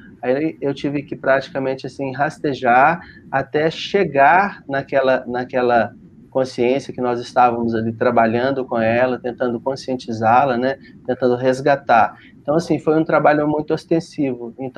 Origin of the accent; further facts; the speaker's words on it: Belo Horizonte, Minas Gerais, Brazil; eu como vim do espiritismo, atuei muito tempo no espiritismo e sou de BH, aqui o fluxo da religião é muito intensa